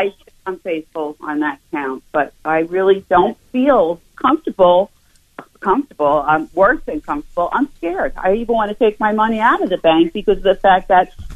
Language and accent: English; Queens, New York, United States; now in North Carolina, United States; And I am a Queens girl at heart. I live in North Carolina now. I was born and raised in Queens.